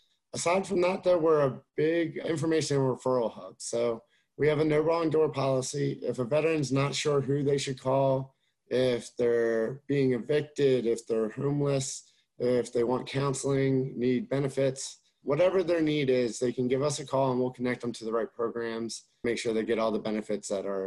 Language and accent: English; Ocean City, United States; I grew up in Ocean City, and when I got out, went back there, and I didn't really look for services